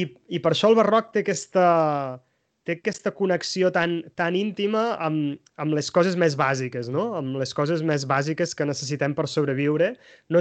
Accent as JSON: {"language": "Catalan", "town": "Solsona", "region": "Catalonia", "country": "Spain", "said": "jo sóc de Solsona, en la meva comarca"}